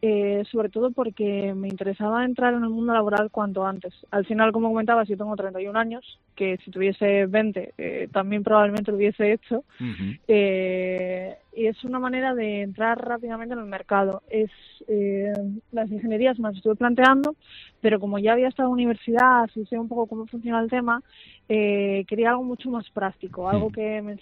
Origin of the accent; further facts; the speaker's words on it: Asturias, Spain; now in Salamanca, Spain; yo no soy de Salamanca, yo he terminado aquí en Salamanca un poco por circunstancias de la vida. Yo soy